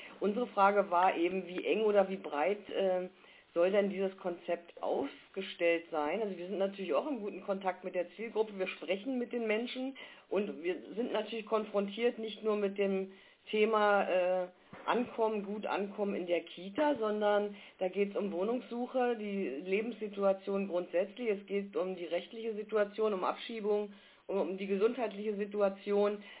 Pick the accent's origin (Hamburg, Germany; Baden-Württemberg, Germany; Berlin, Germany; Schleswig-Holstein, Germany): Berlin, Germany; bin ich aus Berlin.